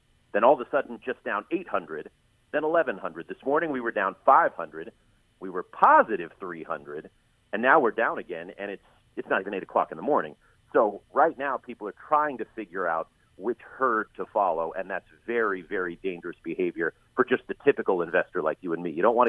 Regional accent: Oakland, California, United States; When I was a kid growing up in East Oakland, we'd go to the Chabot Planetarium.

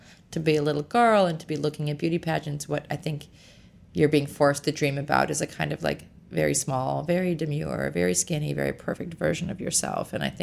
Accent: Chicago, Illinois, United States; I was born and raised in Chicago, and my mother is a PR person.

